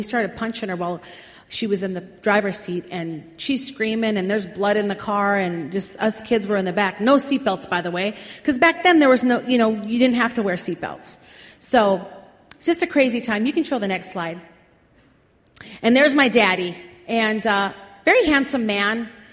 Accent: Minnesota, United States; I'm from Minnesota originally. Any Minnesota people here? Minnesota, yo. Come on, oh, hey, Minnesota, hey, yeah, don't you know. Kind of sound Canadian in a way, but we got our own little accent in Minnesota.

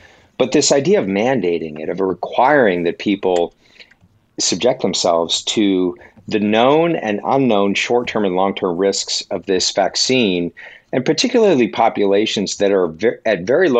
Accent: California, United States; It's a particularly acute issue in my home state here of California

